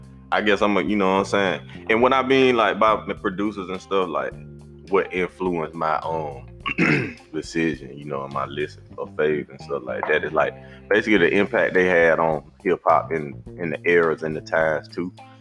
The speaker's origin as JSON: {"language": "English", "region": "the South", "country": "United States", "said": "like I say, I'm from the Dirty South, man, so I ride with it"}